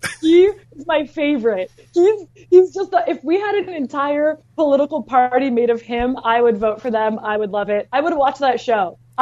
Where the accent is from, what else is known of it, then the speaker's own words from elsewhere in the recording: Canada; I am from Canada